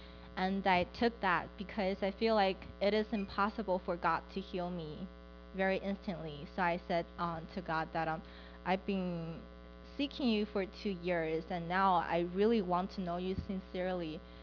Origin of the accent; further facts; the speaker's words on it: Beijing, China; English is a second language; I'm from China. I was born and raised in Beijing.